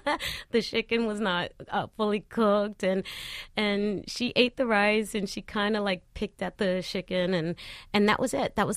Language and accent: English; Aguadilla, Puerto Rico; especially in my hometown is Aguadilla, so it's right on the beach.